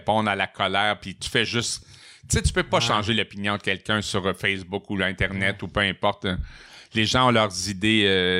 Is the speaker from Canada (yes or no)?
yes; Matane, Quebec, Canada; born there; moi, je suis né à Matane. J'ai passé à peu près tous les étés de ma vie en Gaspésie. La famille de mon père et de ma mère venait de Matane.